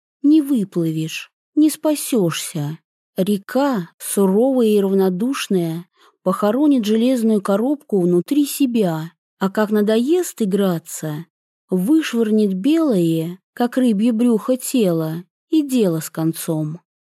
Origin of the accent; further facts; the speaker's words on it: Yagodnoye, Tatarstan, Russia; now in Kazan, Russia; Моя малая родина – небольшой поселок Ягодное в одном из примыкающих к Казани районов. От города его отделяют 80 километров. Путь лежит через Волгу.